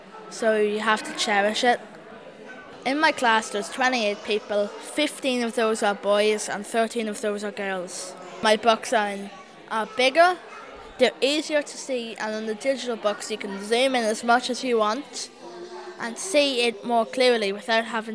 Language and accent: English; Ulster, Ireland; I'm from County Monaghan.